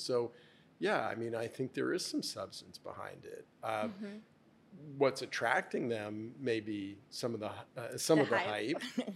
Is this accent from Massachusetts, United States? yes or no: no; Miami, Florida, United States; You know, I was born and raised in Miami, and I learned to recognize hype.